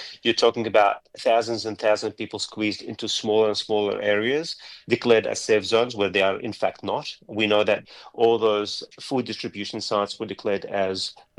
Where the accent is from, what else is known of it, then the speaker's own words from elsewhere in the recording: Jenin, West Bank, Palestine; When I grew up in Jenin, our watermelon used to be considered the best in the world.